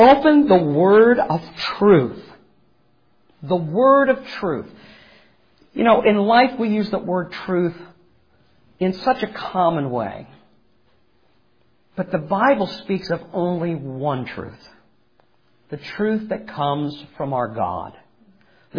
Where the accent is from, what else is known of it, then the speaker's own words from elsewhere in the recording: Ohio, United States; I was raised in Ohio, or for those who are more grammatically want to see correctness, reared in Ohio.